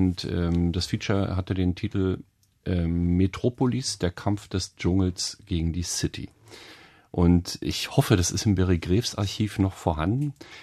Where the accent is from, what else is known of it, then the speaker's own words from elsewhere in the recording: Nauendorf, Germany; das war die LPG in meinem Heimatdorf in Nauendorf